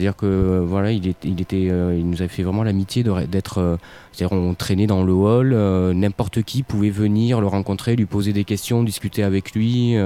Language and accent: French; Toulon, Provence-Alpes-Côte d'Azur, France; Moi je viens du Var, je viens de Toulon. Et malheureusement, c'est une région qui est assez sinistrée d'un point de vue culturel.